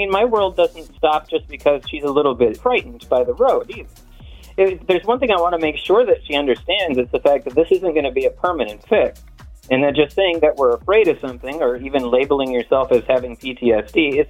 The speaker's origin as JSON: {"language": "English", "town": "Bel Air", "country": "United States", "said": "I'm from Bel Air."}